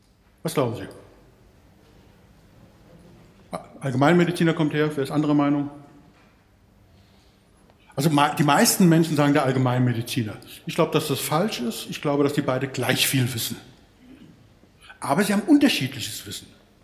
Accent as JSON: {"language": "German", "region": "Berlin", "country": "Germany", "tie": "born there", "said": "Ich bin in Berlin geboren"}